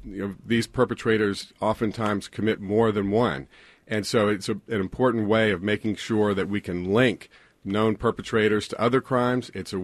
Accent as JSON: {"language": "English", "region": "Virginia", "country": "United States", "tie": "born or raised there", "said": "When I grew up in Loudoun County, you know, we've been talking a lot about the politics of Loudoun County"}